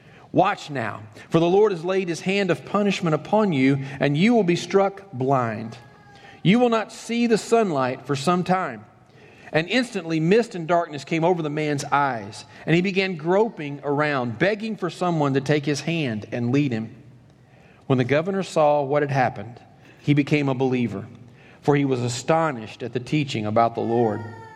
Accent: Kentucky, United States; that's not just because I'm from Kentucky

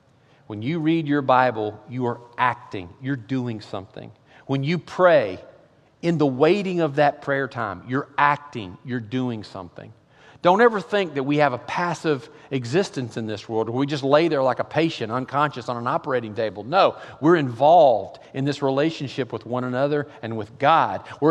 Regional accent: Kentucky, United States; born there; I was born in Kentucky in 1964.

